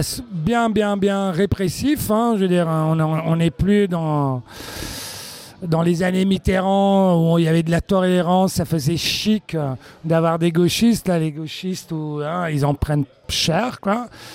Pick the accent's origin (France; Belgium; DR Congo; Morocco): Belgium; Brussels, Brussels-Capital Region; comme j'ai grandi à Bruxelles.